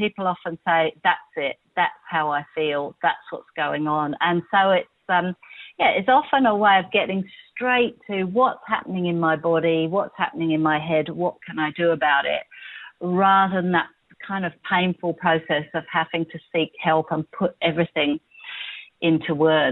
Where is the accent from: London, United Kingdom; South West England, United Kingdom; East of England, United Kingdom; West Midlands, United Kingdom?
London, United Kingdom; I actually grew up in London, and was kind of a bit aimless as a child.